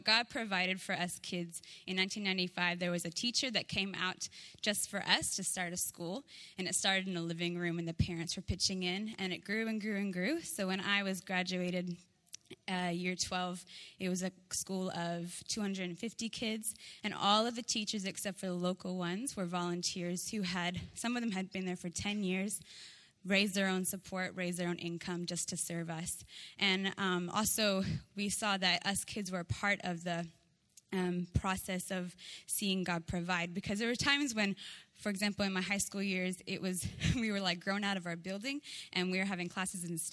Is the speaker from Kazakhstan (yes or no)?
yes; Kazakhstan; also born or lived in Australia; My two parents and two sisters, we grew up in Central Asia, so in a country called Kazakhstan.